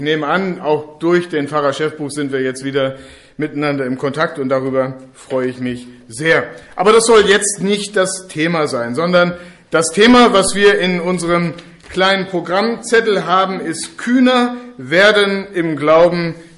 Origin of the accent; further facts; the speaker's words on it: Lower Saxony, Germany; moved away as an adult; Ich komme aus Ostfriesland und der Zivildienst in Stuttgart, das war für mich also der erste Schritt weg von zu Hause.